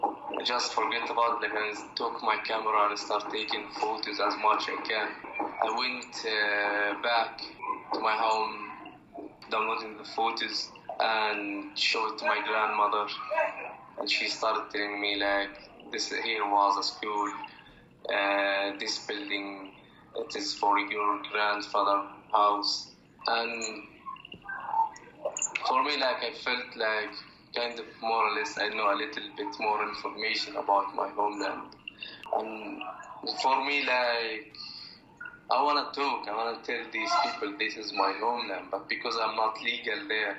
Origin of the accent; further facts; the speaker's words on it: Aida refugee camp, West Bank, Palestine; my grandparents come from after 1948. And I was born and growing up in Aida refugee camp. And I still live in this camp with my family until today.